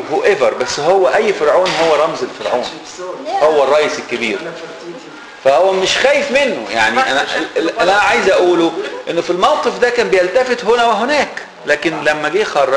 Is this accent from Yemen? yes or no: no; Egypt; now in United States; اذا اعتبرنا ان احنا لما جينا من مصر غربة هنا